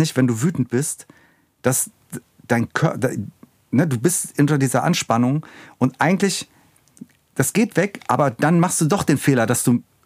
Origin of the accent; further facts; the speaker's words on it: Gladebeck, Lower Saxony, Germany; also born or lived in Göttingen; Und dann bin ich mit meiner Mutter bei meinen Großeltern aufgewachsen. Ja. Das ist in einem Dorf Gladebeck. Da leben 1000 Leute